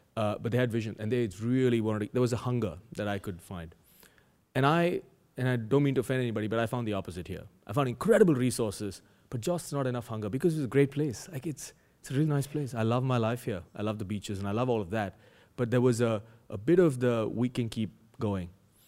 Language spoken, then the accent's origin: English; India; moved away as an adult; now in Perth, Australia; when I moved here from India about 7 years ago, so I was a consultant in India. I moved to the same company 7 years ago to set up an office in Perth. I'd never been to Australia.